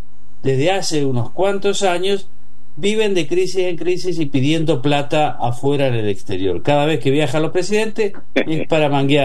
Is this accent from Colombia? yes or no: no; Argentina; Siempre hemos reflexionado cómo somos los argentinos, somos estos, somos aquellos.